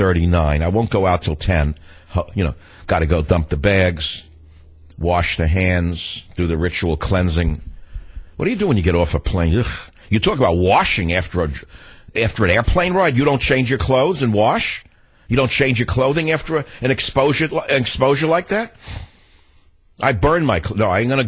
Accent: New York, United States; given that I'm going to my hometown in New York.

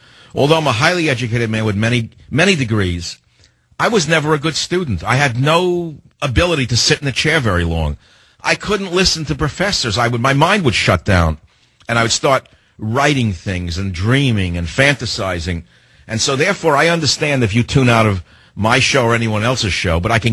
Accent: San Francisco, California, United States; John on KSFO in my hometown of San Francisco, welcome to the Savage Nation on KSFO.

